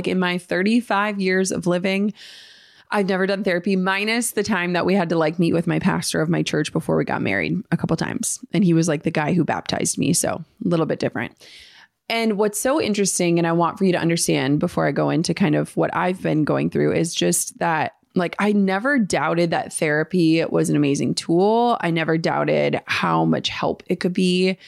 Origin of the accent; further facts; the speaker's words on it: Midwest, United States; I grew up in the Midwest. I live in the Midwest.